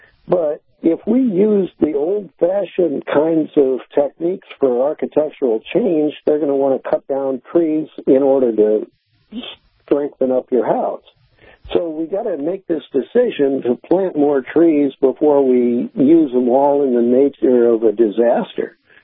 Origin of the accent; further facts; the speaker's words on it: St. Louis, Missouri, United States; And I was brought up in St. Louis. And since that was like halfway up the country, we didn't always get deep snow.